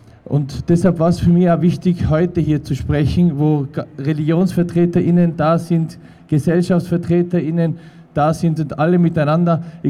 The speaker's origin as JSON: {"language": "German", "town": "Innsbruck", "region": "Tyrol", "country": "Austria", "tie": "born or raised there", "said": "ich bin in Innsbruck geboren und aufgewachsen"}